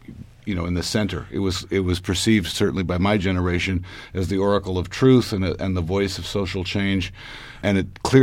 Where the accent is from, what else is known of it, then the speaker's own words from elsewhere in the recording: San Francisco, California, United States; Well, I've been playing music most of my life, born and raised in San Francisco